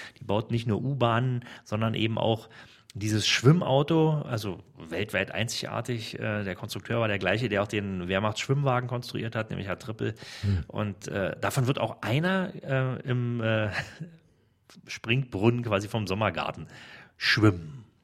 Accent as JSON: {"language": "German", "region": "Berlin", "country": "Germany", "said": "man geht natürlich als Berliner nicht sofort dahin, man wartet es erstmal ab."}